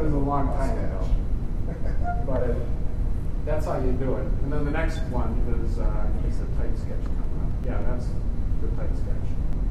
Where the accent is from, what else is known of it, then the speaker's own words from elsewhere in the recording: Ohio, United States; I never saw it because I'm from Ohio.